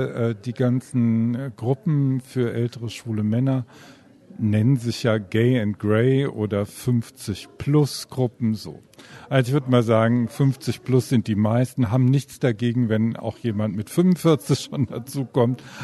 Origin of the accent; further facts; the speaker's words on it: Cologne, North Rhine-Westphalia, Germany; Also ich komme ja nun selber aus Köln